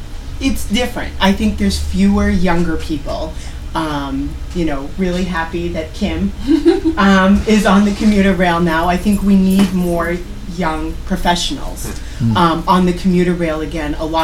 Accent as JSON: {"language": "English", "town": "Milton", "region": "Massachusetts", "country": "United States", "tie": "born or raised there", "said": "I grew up on the South Shore."}